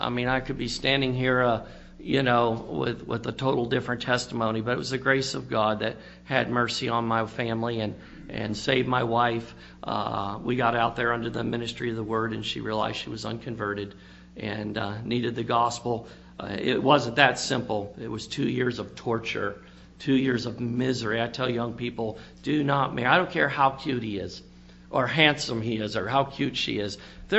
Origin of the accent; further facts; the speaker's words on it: Florida, United States; moved away as an adult; We're moving to Louisiana. We're Florida crackers, born and raised in Florida.